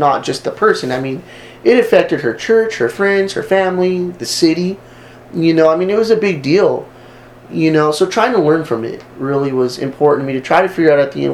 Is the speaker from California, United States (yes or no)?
yes; Los Angeles, California, United States; also born or lived in Oklahoma City; now in Brownwood, United States; That's where I'm originally from. I was adopted from Oklahoma City, grew up in Los Angeles, and then found myself here in Brownwood, Texas, out of all places.